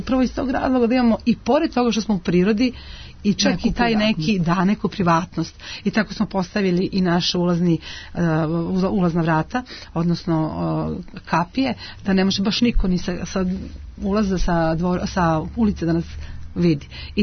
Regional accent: Prizren, Prizren District, Kosovo; Ja sam inače sa Kosova, iz Prizrena, koji je u Kotlini i koji je okružen planinama. I ja sam od svog rođenja, znači, navikla da gledam u zeleno.

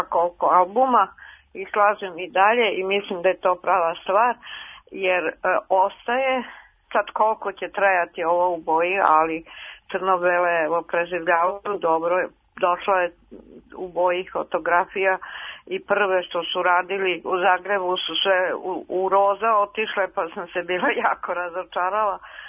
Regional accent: Novi Sad, Vojvodina, Serbia; ja sam iz Novog Sada, nema.

